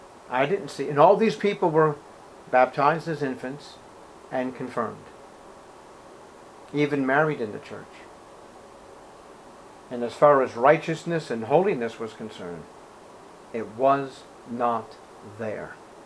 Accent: Boston, Massachusetts, United States; As a Catholic growing up in Boston in the 60s and early 70s, I didn't see any gospel being preached.

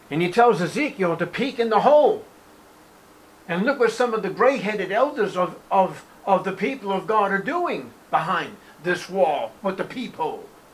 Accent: Boston, Massachusetts, United States; like when I grew up in Boston, everyone's garden had a little niche with a statue of the Virgin Mary holding a baby Jesus.

